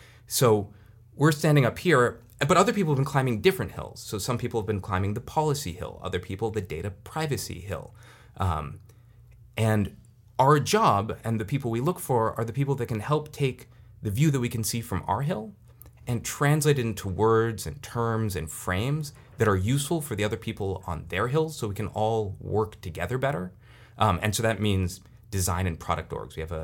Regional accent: California, United States; because I'm from Silicon Valley, so I think in terms of products and companies.

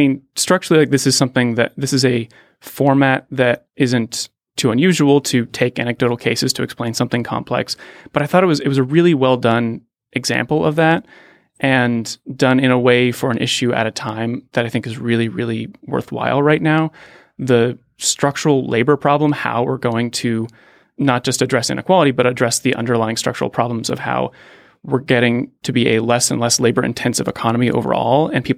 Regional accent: Pittsburgh, Pennsylvania, United States; now in Palo Alto, United States; I grew up in Pittsburgh.

